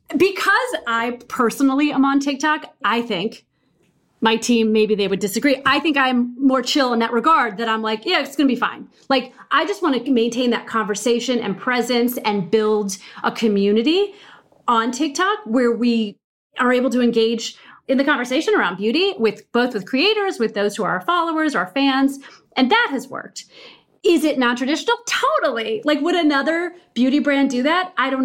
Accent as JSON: {"language": "English", "region": "Midwest", "country": "United States", "said": "I'm from the Midwest."}